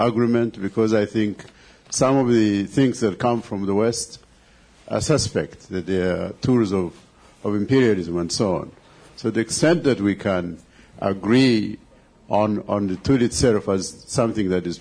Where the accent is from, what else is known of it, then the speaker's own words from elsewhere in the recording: Uganda; I'm from Uganda.